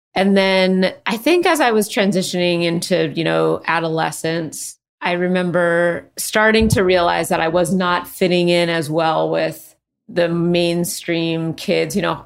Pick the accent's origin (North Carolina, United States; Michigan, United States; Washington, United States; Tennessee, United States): Washington, United States; Redmond; I grew up outside Seattle. It's a very weird place. I don't really recognize it.